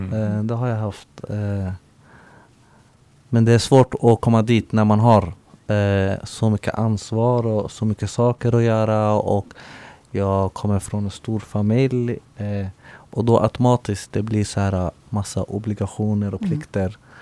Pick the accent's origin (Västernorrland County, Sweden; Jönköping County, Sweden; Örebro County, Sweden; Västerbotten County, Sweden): Örebro County, Sweden; Örebro; när man växer upp i ett område, jag kommer från Vivalla.